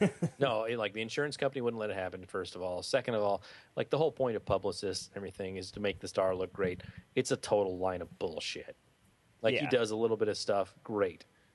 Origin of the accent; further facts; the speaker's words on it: New Jersey, United States; I got this. I'm from Jersey. It's fine.